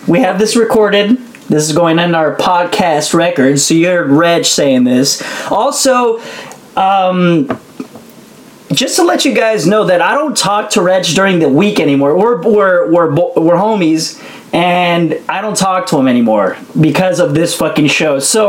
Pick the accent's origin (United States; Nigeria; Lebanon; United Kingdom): United States; California; because I'm a guy growing up in the Bay Area